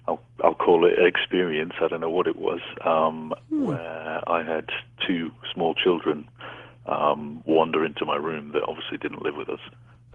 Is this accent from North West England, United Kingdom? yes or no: yes; North West England, United Kingdom; Well, I grew up in Cheshire in England, on the edge of a big forest, in a little town called Murdershaw.